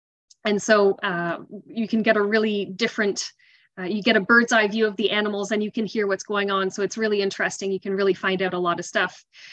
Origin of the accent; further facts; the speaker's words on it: Quebec, Canada; So I'm from Southern Quebec. I grew up hearing a lot about the belugas living in the St. Lawrence. We're us Quebecers were very proud of our belugas.